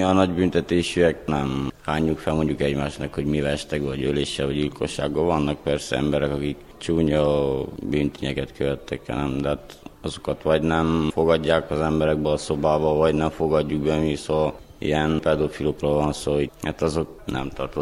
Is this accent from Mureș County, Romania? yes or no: yes; Târgu Mureș, Mureș County, Romania; mert itt születtem, itt nőttem fel, szeretem ezt a várost.